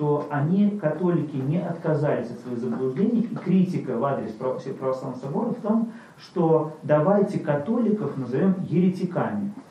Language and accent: Russian; Latvia; я сам из Латвии